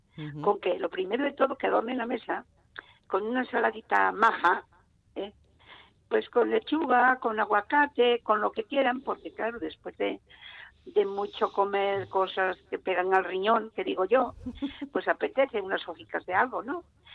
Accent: Cervera del Río Alhama, La Rioja, Spain; la primera vez que vi un cocinero con gorro blanco, con gorro alto, fue en mi pueblo Cervera del Río Lama

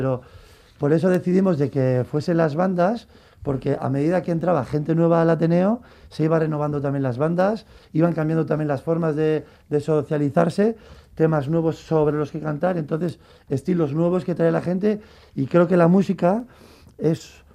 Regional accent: Bilbao, Basque Country, Spain; nosotros somos de Bilbao la Vieja

